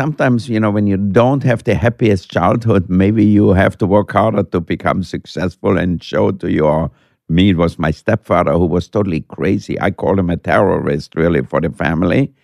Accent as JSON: {"language": "English", "country": "Austria", "tie": "born or raised there", "said": "when I grew up in Austria, we had salads, or we had peas, or we had berries that was for the summertime."}